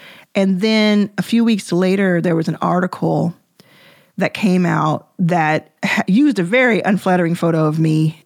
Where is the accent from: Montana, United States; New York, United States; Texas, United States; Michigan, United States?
Texas, United States; Dallas; I grew up in Dallas. I grew up with Mark Cuban even before he was in the national eye.